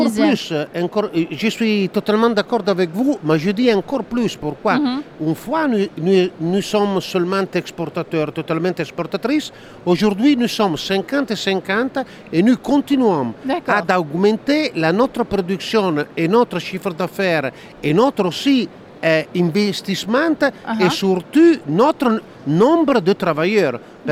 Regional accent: Milan, Lombardy, Italy; Parce que je suis de Milan.

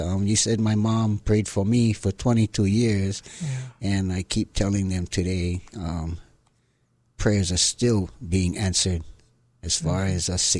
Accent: Honolulu, Hawaii, United States; I grew up in the Makiki area when I was a little boy. There's 6 of us. Raised by our mom after a divorce, single mom raising 6 kids, Makiki, right in the heart of Makiki.

